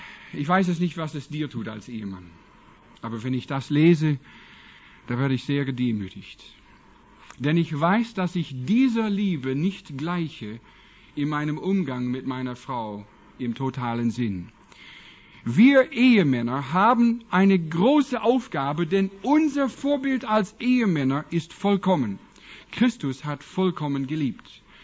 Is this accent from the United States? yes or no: yes; Washington, United States; German is a second language; Ich komme ja aus dem Wilden Westen in den Vereinigten Staaten. Von einem Indianerreservat. Meine Eltern wohnen noch heute auf einem Indianerreservat in dem Bundesstaat Washington.